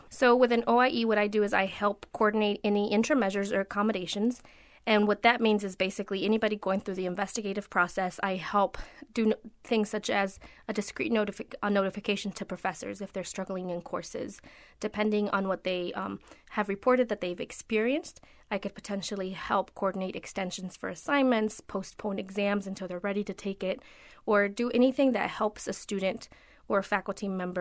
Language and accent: English; Mexico; now in United States; So I'm not originally from the U.S. I am a citizen currently, but I was originally from Mexico, and when I came to the United States, I was a migrant worker.